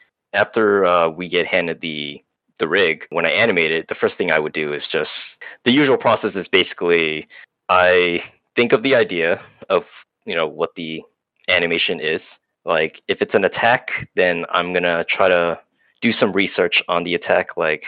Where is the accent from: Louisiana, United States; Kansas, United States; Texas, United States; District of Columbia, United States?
Texas, United States; Bedford; also born or lived in Fort Worth / Seattle / Los Angeles; So I was born in Bedford, Texas. I lived in Fort Worth, Texas for a few years before moving to California.